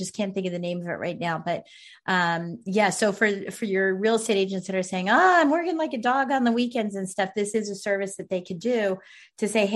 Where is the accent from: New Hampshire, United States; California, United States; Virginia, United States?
Virginia, United States; in my hometown or my home state of Virginia